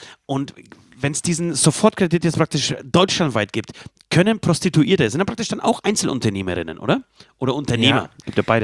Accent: Poland; German is a second language; mein Heimatland Polen

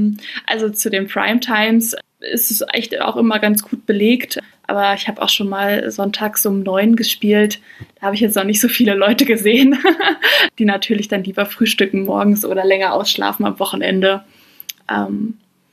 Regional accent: Lower Saxony, Germany; now in Munich, Germany; ich komme ja auch nicht aus Bayern, sondern auch selber aus Niedersachsen.

